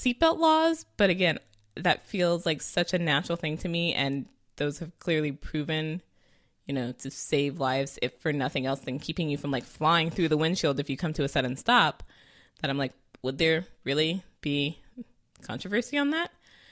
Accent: California, United States; I may or may not have mentioned I am originally from California, currently live in California.

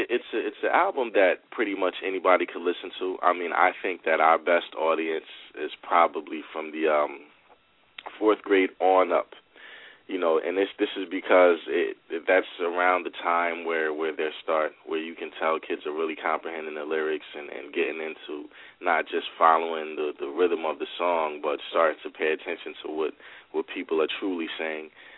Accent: New Brunswick, New Jersey, United States; also born or lived in Willingboro; Well, you know, I'm from New Brunswick, New Jersey. That's where I was pretty much born and raised. I spent a lot of time between there and Willingboro. I probably moved to Willingboro in my latter teen years.

